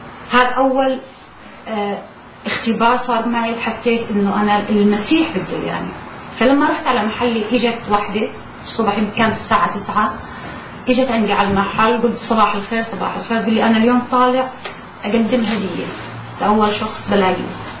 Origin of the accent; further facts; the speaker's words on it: Jordan; من الأردن، عشت من عائلة إسلامية. أنا كنت كأي مسلم ملقن،